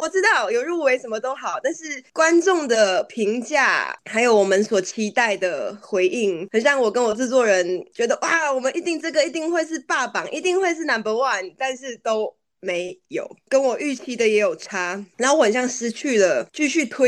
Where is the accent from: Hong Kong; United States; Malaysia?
Malaysia; Johor Bahru, Johor; moved away as an adult; also born or lived in Kuching / Singapore; now in Taiwan; 我在古晋出生，然后我一岁就被带去新加坡，三四岁在新山，然后到十九岁来台湾。对啊，所以我其实都是一直在跨越新加坡跟新山，所以我在那边接触到的东西其实就是英文、马来文、华语